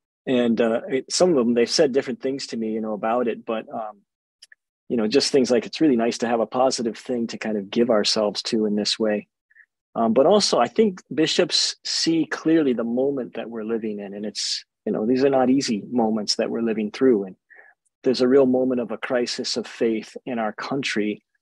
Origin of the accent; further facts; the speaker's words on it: Colorado, United States; You know, I had a really great family growing up.